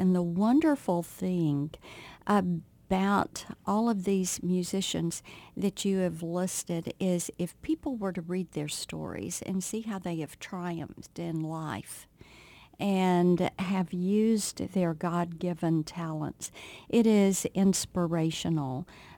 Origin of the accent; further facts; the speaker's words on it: Mississippi, United States; You're talking to a girl that grew up with pecan trees. I grew up in South Mississippi.